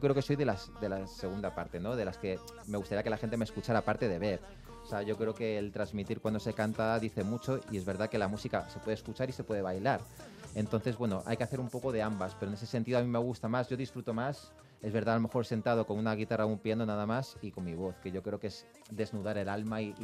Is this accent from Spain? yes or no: yes; Spain; yo nací en España, me crié en España